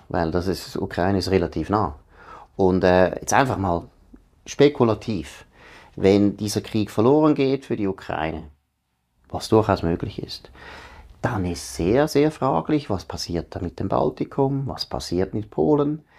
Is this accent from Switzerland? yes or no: yes; Switzerland; Und schon als Schweizer finde ich, habe ich überhaupt kein Verständnis